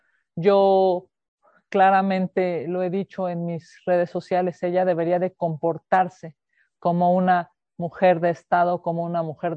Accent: Mexico City, Mexico; para quienes somos de la Ciudad de México, para quienes somos chilangos, para quienes vivimos en esta capital

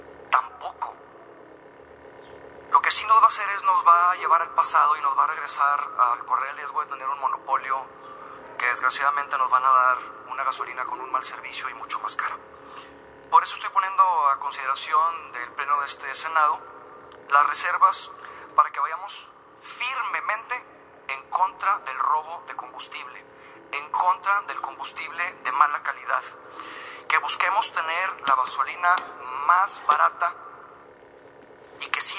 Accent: San Pedro Garza García, Nuevo León, Mexico; Déjenme decirles que yo vengo del estado de Nuevo León, de Monterrey particularmente, más específico de San Pedro

